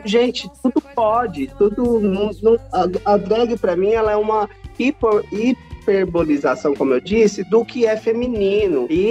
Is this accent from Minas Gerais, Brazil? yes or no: no; Mato Grosso do Sul, Brazil; now in São Paulo, Brazil; saí do Mato Grosso do Sul pra vir estudar arte em São Paulo